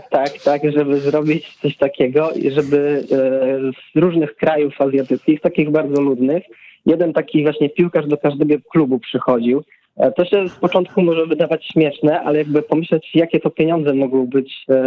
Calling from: Biała Podlaska, Lublin Voivodeship, Poland; Ja wam powiem, że ja jestem z Białej Podlaski.

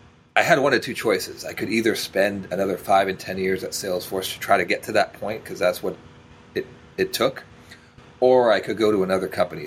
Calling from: Toronto, Ontario, Canada; I am joining from beautiful Toronto, Canada.

